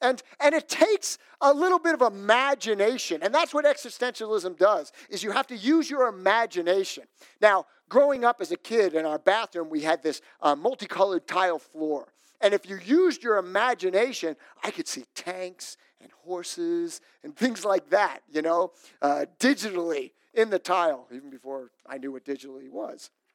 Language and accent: English; New York City, New York, United States; growing up in New York City, I had the opportunity to go through the Metropolitan Museum of Art.